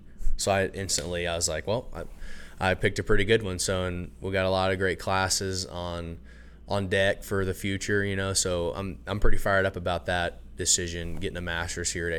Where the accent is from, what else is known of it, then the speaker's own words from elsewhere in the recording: Abilene, Texas, United States; born there; also born or lived in Brock; And I was born in Abilene.